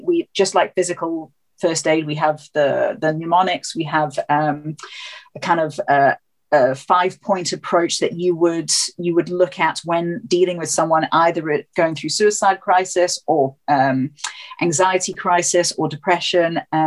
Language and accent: English; South Africa; you can't go back to South Africa. I'm South African